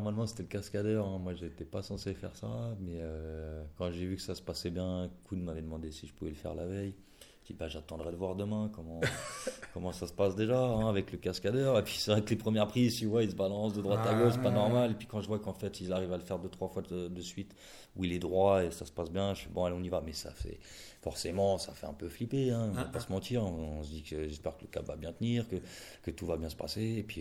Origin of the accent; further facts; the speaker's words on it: Évry, Île-de-France, France; born there; Enfin, je suis né à Évry, mais j'ai